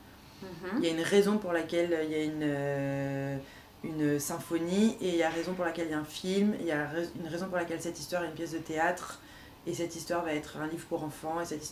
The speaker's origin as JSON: {"language": "French", "town": "Reims", "region": "Grand Est", "country": "France", "tie": "born or raised there", "also_born_or_lived": "Paris / United States / Turkey", "moved": "as an adult", "lives_now": "Lille, France", "said": "Donc je suis née à Reims, j'ai grandi à Reims jusqu'à 19 ans. Et après, je suis partie, j'ai été à Paris pendant plusieurs années."}